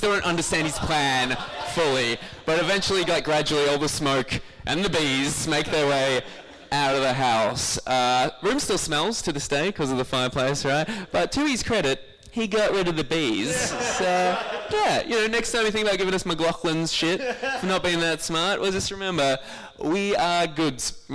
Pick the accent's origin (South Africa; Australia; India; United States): Australia; Geelong, Victoria; I'm from Geelong. Shout out to Geelong. Anyway, I was in Geelong, which is where I grew up and where my parents still live.